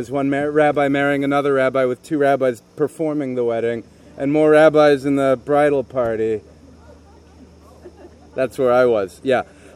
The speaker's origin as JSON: {"language": "English", "country": "Canada", "lives_now": "United States", "said": "Most of you know by now that I'm Canadian. And a very proud Canadian, also now a proud American, but still a very proud Canadian."}